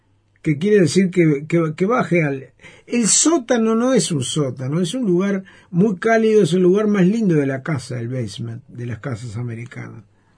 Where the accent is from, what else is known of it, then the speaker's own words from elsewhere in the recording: Montevideo, Uruguay; Porque le dije, soy de Uruguay. ¿De qué ciudad? Montevideo.